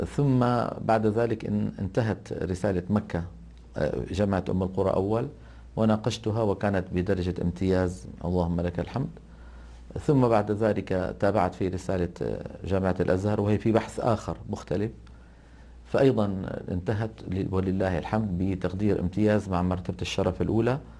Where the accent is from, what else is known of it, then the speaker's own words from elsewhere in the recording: Damascus, Damascus Governorate, Syria; المرحلة المتوسطة والتي تسمى عندنا في الشام الإعدادية درستها هي والثانوية في أكبر ثانوية في دمشق، وهي التي تسمى جودة الهاشمي